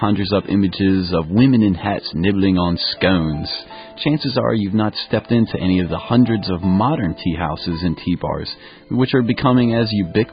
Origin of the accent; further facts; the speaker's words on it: the South, United States; I'll have to bring you to my hometown in the United States, you know, the southern United States, famous for their sweet iced tea.